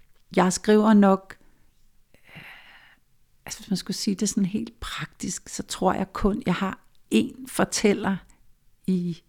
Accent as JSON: {"language": "Danish", "region": "Capital Region of Denmark", "country": "Denmark", "tie": "born or raised there", "said": "skriver om for eksempel Kongens Have. Altså lige her, hvor jeg står nu, så kan jeg næsten se over til mit barndomshjem"}